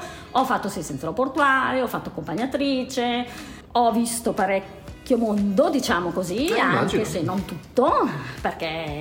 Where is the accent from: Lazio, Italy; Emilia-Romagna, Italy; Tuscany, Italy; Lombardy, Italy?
Lombardy, Italy; Trezzo sull'Adda; Io sono di Trezzo sull'Adda.